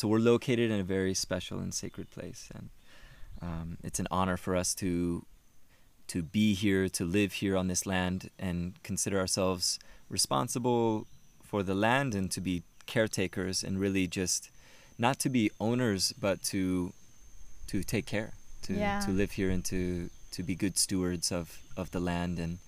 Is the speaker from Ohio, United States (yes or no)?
yes; Dayton, Ohio, United States; I am just a boy from Dayton, Ohio. I come from the United States